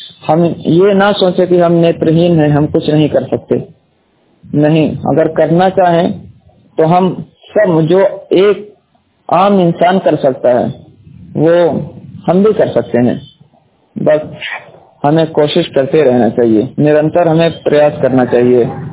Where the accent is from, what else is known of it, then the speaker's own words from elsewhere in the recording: Gorakhpur, Uttar Pradesh, India; born there; 1/1/1998 को मेरा जन्म गोरखपुर में हुआ